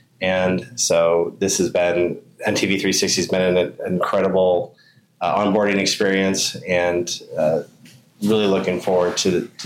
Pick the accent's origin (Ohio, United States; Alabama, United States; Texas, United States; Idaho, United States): Idaho, United States; Boise; I'm from Boise, Idaho. And my whole time that I've spent in Boise over the past 20 plus years has been at some type of lending capacity